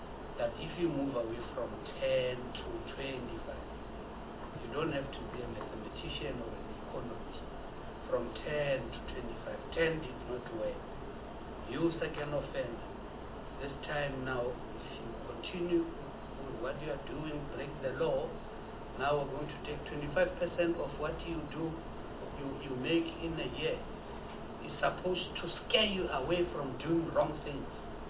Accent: South Africa; We are a South African, we are South Africa

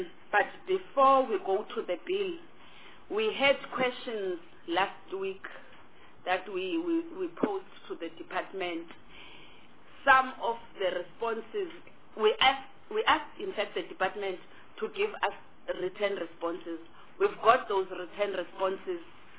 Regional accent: Eastern Cape, South Africa; from Eastern Cape.

